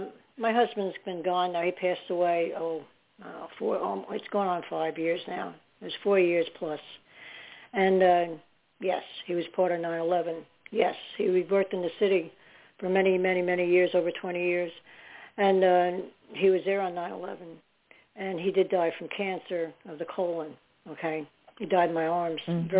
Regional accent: New York City, New York, United States; I'm from New York, so I know all the city.

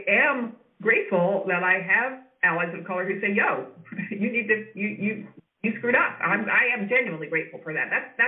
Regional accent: New York City, New York, United States; I mean, a lot of New York City, my hometown, just started an anti-ageism campaign.

